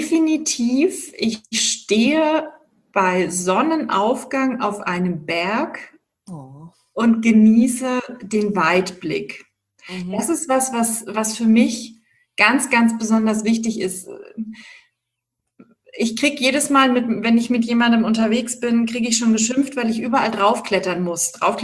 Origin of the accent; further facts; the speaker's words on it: Sardinia, Italy; Und ich bin ganz, ganz oft umgezogen und durfte ja auch das Glück erleben, meine Kindheit auf Sardinien verbringen zu dürfen.